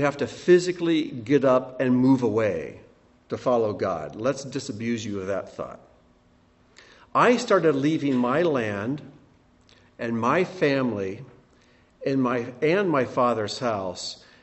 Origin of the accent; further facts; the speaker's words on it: Ohio, United States; Now, I was born and raised in Ohio.